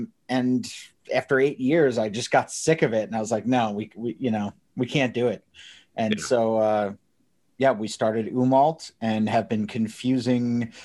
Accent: New Jersey, United States; I am originally from New Jersey, somehow wound up a Bengals fan.

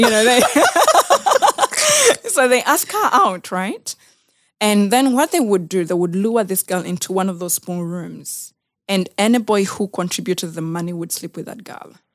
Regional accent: Jinja, Eastern Region, Uganda; born there; English is a second language; So I was born in Jinja in the 1990, and then my parents separated in January 1991. And I think because of shame, my mom moved to Kalere.

